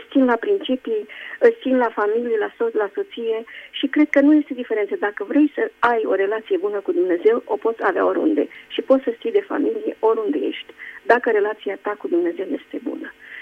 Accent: Romania; now in Spain; locuiesc în Spania de 17 ani și asta a fost întrebarea dacă m-aș întoarce în România

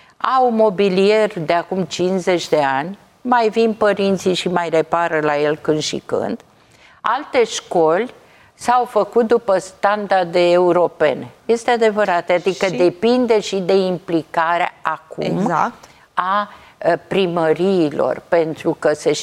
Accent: Bucharest, Romania; că eu sunt din București.

